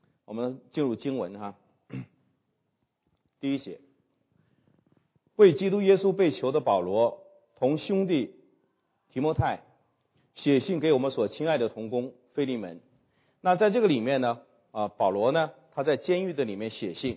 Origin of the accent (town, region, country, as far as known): China